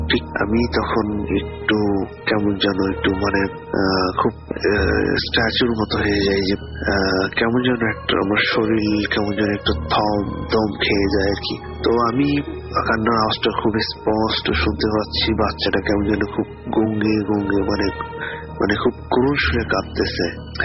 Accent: Gopalganj, Dhaka Division, Bangladesh; now in Rome, Italy; আমার বাড়ি হচ্ছে গোপালগঞ্জ, আমি বর্তমানে রোম শহরে থাকি, ইতালি রোম শহরে।

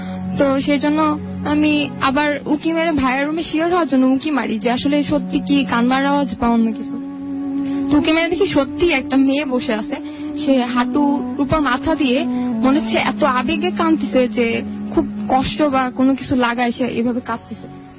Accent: Khulna, Khulna Division, Bangladesh; আসলে আমি খুলনা মালাপাতা থেকে এসেছি

